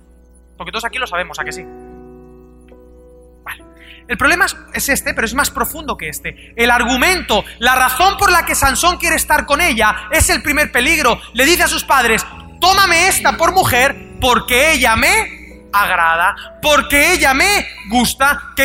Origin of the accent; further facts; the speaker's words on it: Spain; pero yo soy español, soy medio bruto.